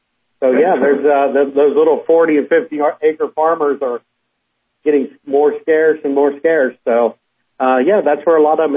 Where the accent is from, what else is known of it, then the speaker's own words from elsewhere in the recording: Antonia, Missouri, United States; I remember back in the day when I rode bus, I'm from Antonia, and most of our bus drivers were small farmers.